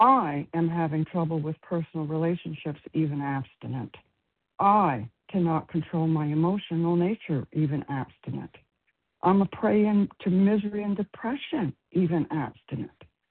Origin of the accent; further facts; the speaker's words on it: Florida, United States; I'm from Florida, presently in Vermont.